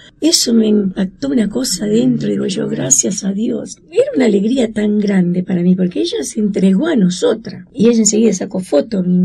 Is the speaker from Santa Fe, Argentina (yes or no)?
no; Chaco, Argentina; Y llamé a mis hermanas, yo soy del Chaco.